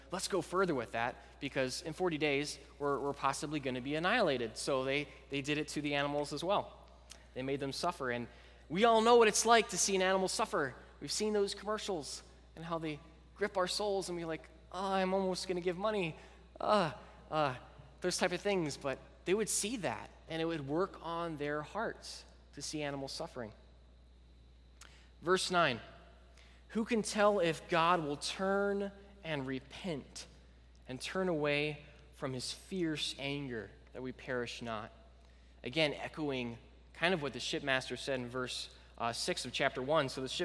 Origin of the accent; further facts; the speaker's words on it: Scotland, United Kingdom; now in United States; Growing up in Scotland, I know for the visitors, I have no Scottish accent. It's gone. I don't know. I've been in the States a while.